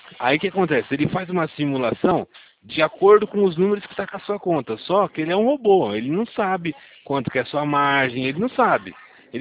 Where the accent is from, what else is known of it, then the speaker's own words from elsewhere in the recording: Campinas, São Paulo, Brazil; Eu sou aqui de Campinas, sou aqui do ladinho.